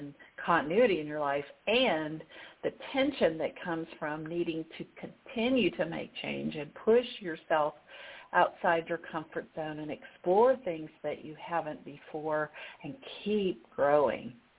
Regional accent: Little Rock, Arkansas, United States; moved away as an adult; I was an infant when I moved to Little Rock, Arkansas. I was raised in Little Rock and, you know, went to, schools all the way through 12th grade

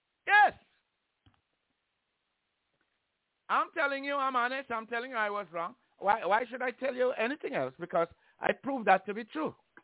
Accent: Jamaica; I come from Jamaica, really, and have a hard time to even read on the fourth grade level.

